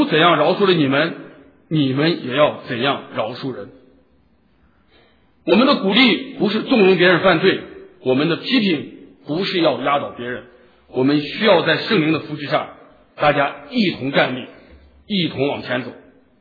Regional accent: Shaanxi, China; accent: Shaanxi; 我们陕西话，我就猴急

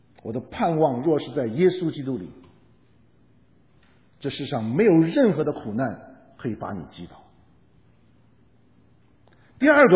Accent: Guangdong, China; 特别是南方啊，因为我是广东长大，所以我常常讲广东的例子。

